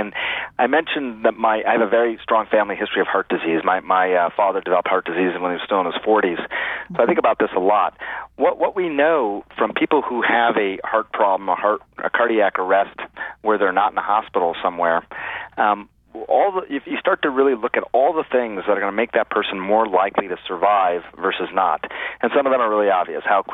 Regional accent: United States; I'm Indian American, and my parents, you know, are immigrants to this country

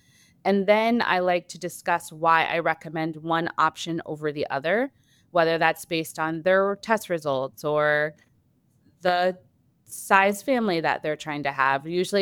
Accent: Indiana, United States; So I am originally from Indiana. So I completed my undergraduate training at Indiana University in Bloomington.

